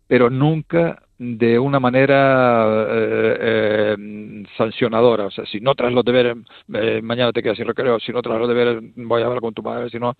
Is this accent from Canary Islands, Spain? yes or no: yes; Morro Jable, Canary Islands, Spain; yo tenía cierto reparo en mi pueblo, existían dos o tres niños con síndrome de Down o con problemas físicos y de otro tipo, ¿no?